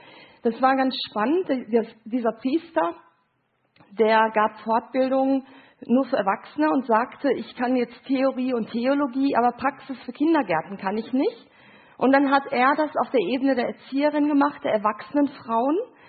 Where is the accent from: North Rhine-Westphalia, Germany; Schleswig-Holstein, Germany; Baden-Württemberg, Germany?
North Rhine-Westphalia, Germany; Gelsenkirchen; Ja, ich komme aus Gelsenkirchen, arbeite da im Institut für Familientrauerbegleitung.